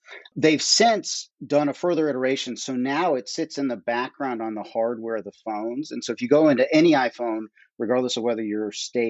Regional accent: Ohio, United States; But many states simply aren't interested, including my home state, Ohio.

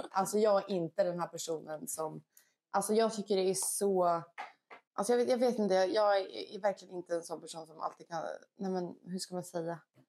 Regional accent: Stockholm, Stockholm County, Sweden; now in Skellefteå, Sweden; Jag är uppvuxen i Stockholm men bor i Skellefteå nu och har bott här sedan 2022, februari.

